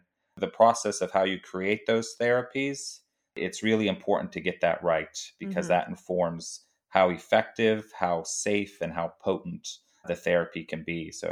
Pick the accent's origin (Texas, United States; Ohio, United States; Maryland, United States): Ohio, United States; Cleveland; I grew up in Cleveland, Ohio, an industrial city.